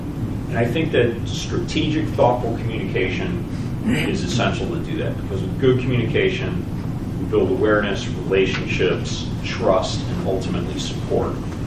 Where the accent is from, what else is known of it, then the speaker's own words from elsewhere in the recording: Detroit, Michigan, United States; I grew up in Detroit, Michigan, so I'm sorry, but I can never be a Yankees fan.